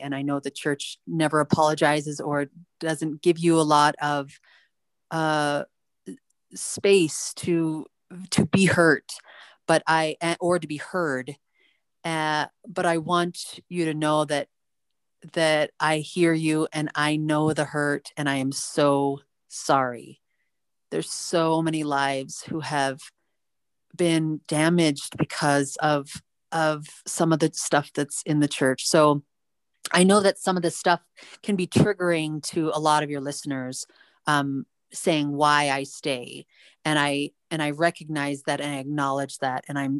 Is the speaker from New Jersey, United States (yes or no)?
no; Highland, Utah, United States; So I am from Utah County in Utah, Highland Alpine area. And I grew up very Orthodox LDS.